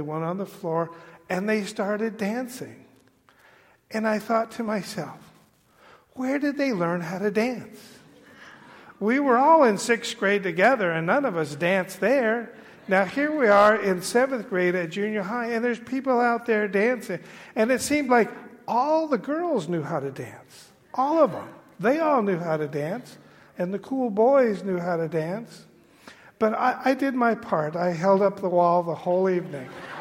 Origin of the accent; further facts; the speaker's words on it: Santa Paula, California, United States; here I was in my hometown in Santa Paula, California, and I drove by the junior high school where dance became a reality for me.